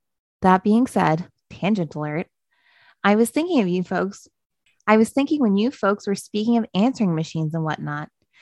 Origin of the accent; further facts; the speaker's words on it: Connecticut, United States; For years growing up in Connecticut, I lived and drove down a road named Hell Hollow Road.